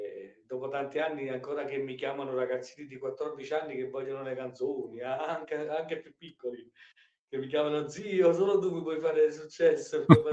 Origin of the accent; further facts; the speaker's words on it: Naples, Campania, Italy; sono mi sento e sono un napoletano verace